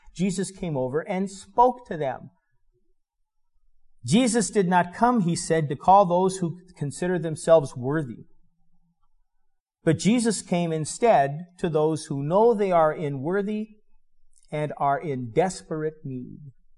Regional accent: Denver, Colorado, United States; now in Seattle, United States; I was from Denver, Barbara's from Alaska, and we got married here in Seattle

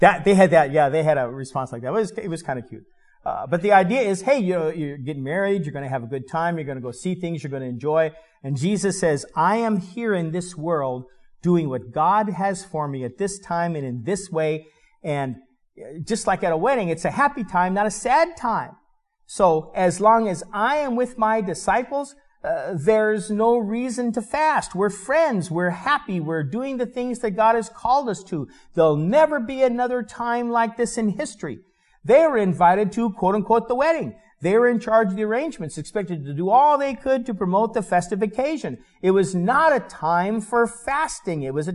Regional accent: Denver, Colorado, United States; now in Seattle, United States; I was from Denver, Barbara's from Alaska, and we got married here in Seattle

